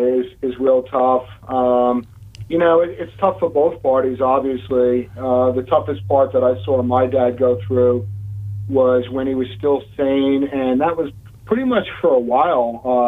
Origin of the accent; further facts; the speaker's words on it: Queens, New York, United States; So I'm from Queens, New York.